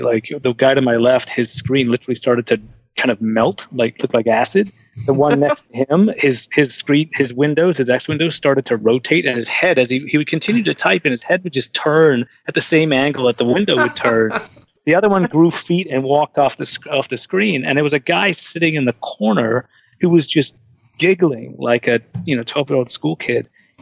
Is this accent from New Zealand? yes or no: yes; New Zealand; I grew up in New Zealand on a sheep farm in an iron sand mining community